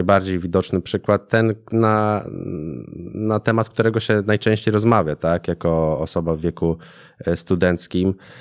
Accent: Lębork, Pomeranian Voivodeship, Poland; Ja pochodzę z Lęborka, takiego miasta na Pomorzu.

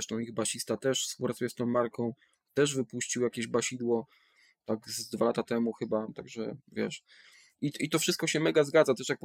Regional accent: Wrocław, Lower Silesian Voivodeship, Poland; I będąc rodowitym wrocławianinem

